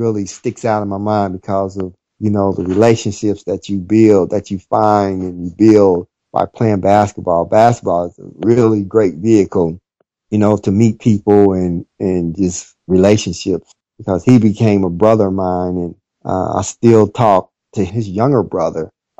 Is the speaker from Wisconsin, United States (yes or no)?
no; Kansas City, Missouri, United States; growing up in Kansas City, I grew up in the housing projects, the low income, at risk area. That's where I grew up.